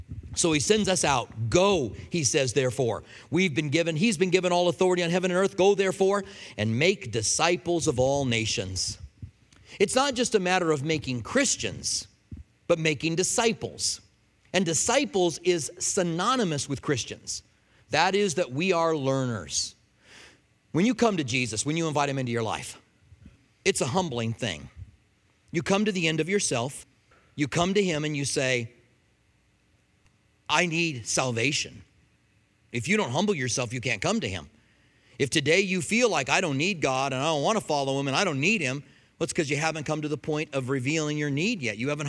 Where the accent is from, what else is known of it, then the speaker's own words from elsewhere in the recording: Albuquerque, New Mexico, United States; now in Tucson, United States; I grew up in Albuquerque. I didn't care about palm trees. I came to Tucson because I felt a call.